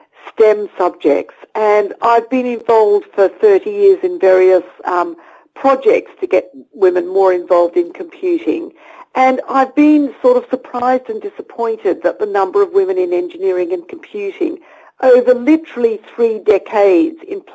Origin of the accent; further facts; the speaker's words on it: Australia; people joke about the fact that I'm Australian and hedonistic and used to spend my summers surfing on beaches